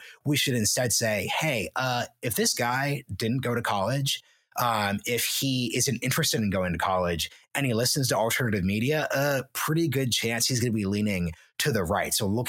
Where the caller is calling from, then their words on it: Austin, Texas, United States; I'm doing this from Austin, Texas, where I live.